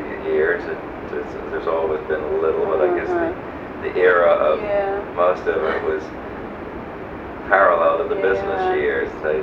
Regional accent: Fort Washington, Pennsylvania, United States; No, I was brought up in Fort Washington, on a farm. The rest of my family still lives in that neighborhood.

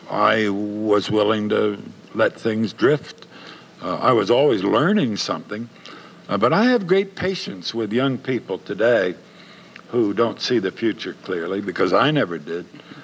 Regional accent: Pennsylvania, United States; I've testified to the fact that this is my hometown. I'm tremendously indebted to it.

